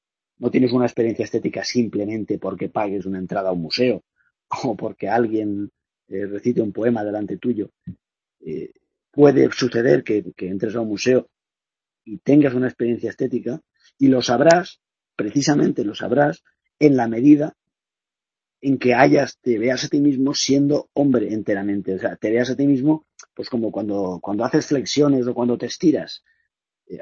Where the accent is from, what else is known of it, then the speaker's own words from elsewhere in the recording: Valencia, Valencian Community, Spain; yo soy de Valencia o de por ahí, cerca de Castellón, y allí hay muchas riadas.